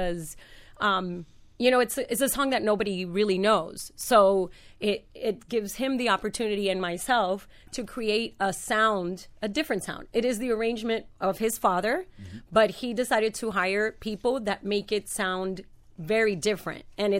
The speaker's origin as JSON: {"language": "English", "country": "Puerto Rico", "tie": "born there", "also_born_or_lived": "Memphis, United States", "moved": "yes", "said": "I was born in Puerto Rico, and then I moved to Memphis"}